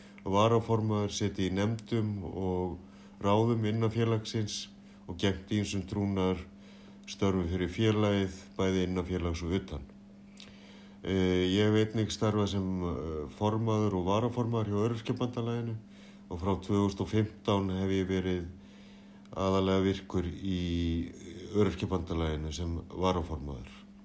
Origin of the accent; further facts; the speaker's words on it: Reykjavík, Capital Region, Iceland; born there; ég er fæddur í Reykjavík, febrúar 1971 og er því nýorðinn 50.